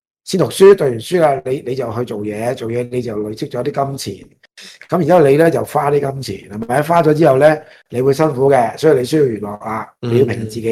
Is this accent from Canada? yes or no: no; China; 咁我哋中国人好早已经将呢叫功夫啦